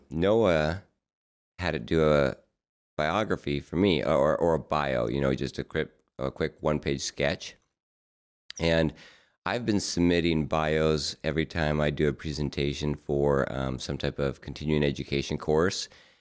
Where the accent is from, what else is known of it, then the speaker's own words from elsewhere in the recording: Sandpoint, Idaho, United States; So I'm from Sandpoint, Idaho, and I was raised there.